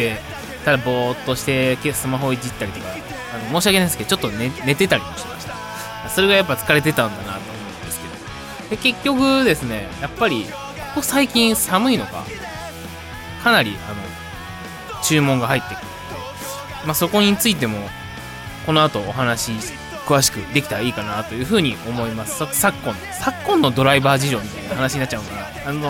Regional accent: Kansai, Japan; 関西出身なんですけど、ほんと食べたことなくて

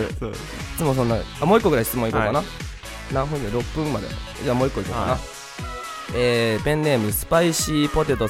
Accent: Fukuoka, Japan; 俺はなんか福岡出身やけん、

